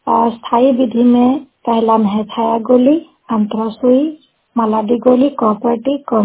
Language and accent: Hindi; Siswa, Uttar Pradesh, India; मैं प्रखंड सिसवा की रहने वाली हूँ